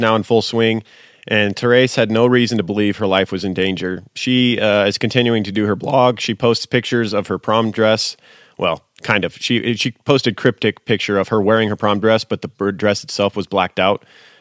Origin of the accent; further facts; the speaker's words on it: United States; because I grew up in America, in the American school system.